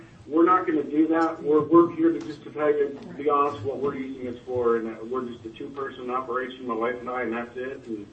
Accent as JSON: {"language": "English", "town": "Kansas City", "country": "United States", "said": "We're from the Kansas City area."}